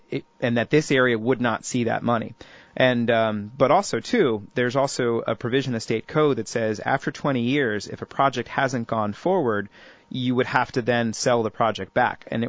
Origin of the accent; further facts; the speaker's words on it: Lynchburg, Virginia, United States; I should acknowledge too that I grew up in Lynchburg